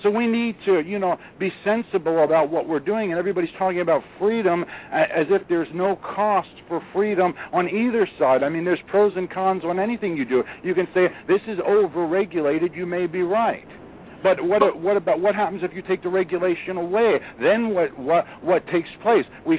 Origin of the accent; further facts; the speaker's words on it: Florida, United States; I'm from Florida.